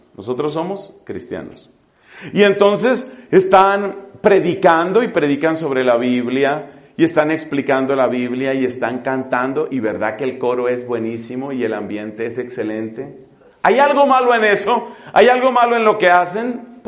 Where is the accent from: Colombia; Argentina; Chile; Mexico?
Colombia; El día de ayer o de anteayer, en mi país, Colombia